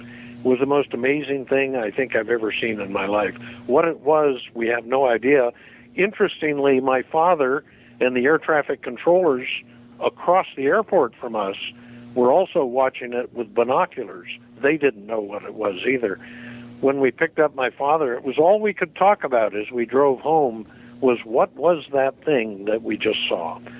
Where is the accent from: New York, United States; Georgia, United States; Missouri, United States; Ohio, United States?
Missouri, United States; Ferguson; I was born and raised in St. Louis, interestingly in the now famous city of Ferguson, Missouri.